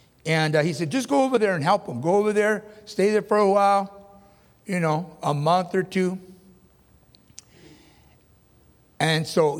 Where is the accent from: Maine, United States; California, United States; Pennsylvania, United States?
California, United States; I got here. It was cold. It was freezing. I'm from California. I never experienced cold that cold.